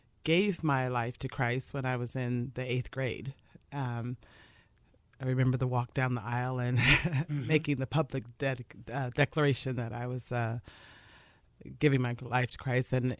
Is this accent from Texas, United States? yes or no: no; Lancaster, California, United States; also born or lived in Los Angeles; My dad was in the military. I was born in Los Angeles. I lived on two Air Force bases, but my junior high and high school were in Lancaster, California.